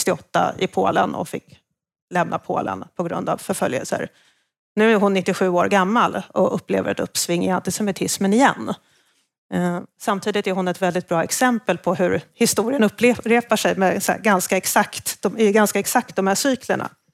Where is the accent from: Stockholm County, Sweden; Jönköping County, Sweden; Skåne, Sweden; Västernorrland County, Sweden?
Stockholm County, Sweden; Stockholm; Jag är uppvuxen i Stockholm. Jag är inte uppvuxen i Malmö.